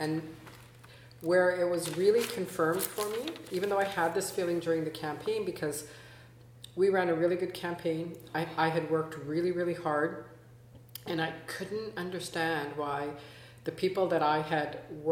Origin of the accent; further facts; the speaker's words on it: Canada; I define myself as Canadian. I've always lived like that.